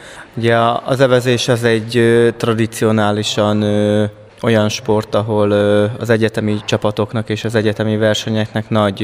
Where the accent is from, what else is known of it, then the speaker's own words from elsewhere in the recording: Győr, Győr-Moson-Sopron, Hungary; hát én eleve Győrbe születtem, Győrbe élek, Győrbe járok egyetemre